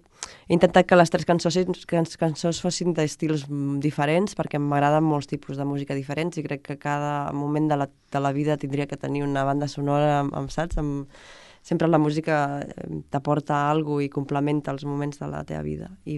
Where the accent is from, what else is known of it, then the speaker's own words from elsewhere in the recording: Santa Perpètua de Mogoda, Catalonia, Spain; also born or lived in Barcelona / London / Canet; primer vaig néixer a Santa Perpètua, després Castellà, després Santa Perpètua, després Barcelona, després Londres, després Canet, també he estat... A Barcelona un altre cop, ara a Santa Perpètua, o sigui, cada any, dos anys, sembla que canvio.